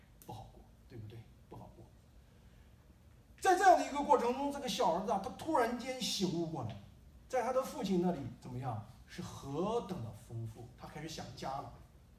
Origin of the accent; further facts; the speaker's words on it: China; 我们中国人其实在这一个文化中，父母和儿女的文化中，其实有点和以色列的文化很接近